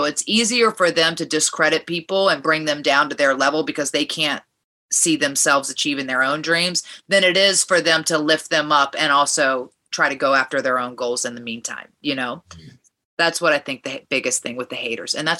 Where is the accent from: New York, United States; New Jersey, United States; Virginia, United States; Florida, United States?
Virginia, United States; Obviously because I grew up in Virginia and it was a lot of like Georgia Championship Wrestling and NWA and that kind of mid-Atlantic area.